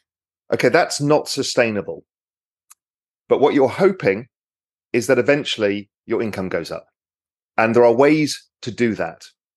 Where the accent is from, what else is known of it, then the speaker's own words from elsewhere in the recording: England, United Kingdom; as an Englishman